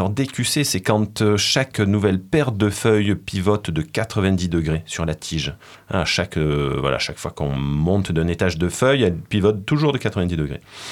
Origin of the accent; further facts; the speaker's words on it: Provence-Alpes-Côte d'Azur, France; les amandes de Provence, mon pays d'origine.